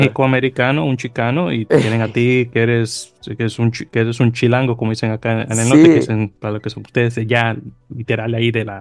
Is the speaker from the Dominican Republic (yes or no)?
yes; Santo Domingo, Distrito Nacional, Dominican Republic; now in New York, United States; vivo en Estados Unidos, en Nueva York específicamente. Ya tengo 22 años acá desde que salí de Santo Domingo, pero tú sabes, siempre con el corazón y un pie allá en la isla.